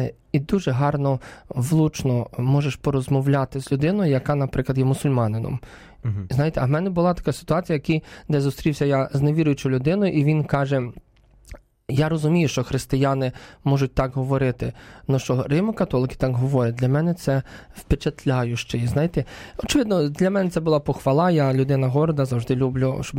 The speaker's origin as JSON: {"language": "Ukrainian", "town": "Brovary", "region": "Kyiv Oblast", "country": "Ukraine", "also_born_or_lived": "Bedrykivtsi", "said": "я є з Броварів, я є з орденом Паулінів, я народився в Бедриківці, я на Україні живу, я є римо-католицький священник"}